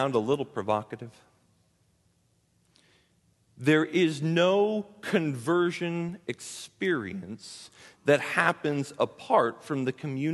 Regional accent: United States; because we're Americans. We grew up in the West, Western culture.

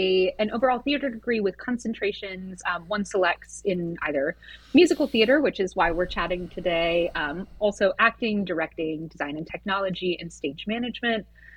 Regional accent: Ohio, United States; I was really lucky to grow up in Northeast Ohio, where we had such a rich theater community.

